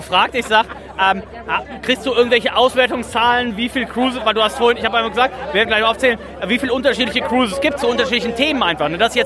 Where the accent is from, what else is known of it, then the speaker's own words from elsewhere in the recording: Hamburg, Germany; Also ich komme ja aus Hamburg, da ist auch viel am Wasser